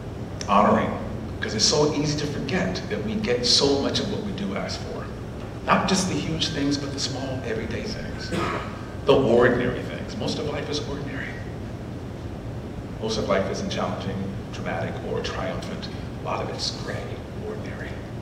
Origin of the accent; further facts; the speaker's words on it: Cincinnati, Ohio, United States; I am from Cincinnati, Ohio.